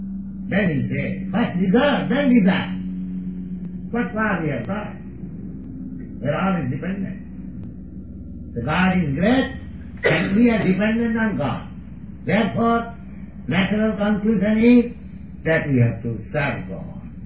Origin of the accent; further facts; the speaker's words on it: India; Why? I am an Indian, I am a foreigner. 2 or 3 years ago, I was not known to them.